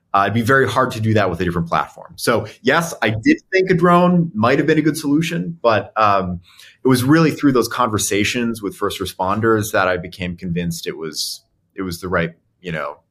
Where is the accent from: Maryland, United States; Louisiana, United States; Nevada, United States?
Nevada, United States; Las Vegas; I grew up in Las Vegas. The October 1 shooting happened, not too far from my house